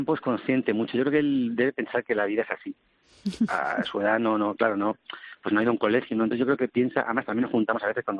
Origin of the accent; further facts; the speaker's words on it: Canary Islands, Spain; porque yo soy canario y voto en Canarias